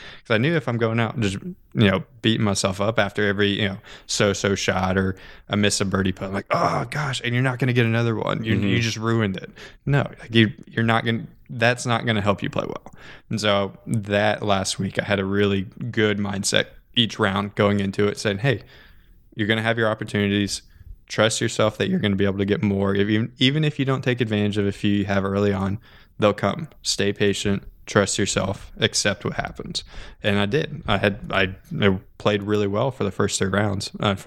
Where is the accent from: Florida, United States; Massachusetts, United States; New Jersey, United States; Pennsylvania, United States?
Florida, United States; Orlando; I grew up here in Orlando.